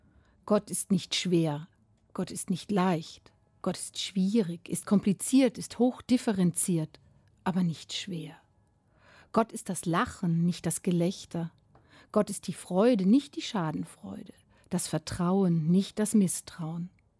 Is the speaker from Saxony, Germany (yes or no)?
no; Bavaria, Germany; Ich komme ja nun eigentlich aus Bayern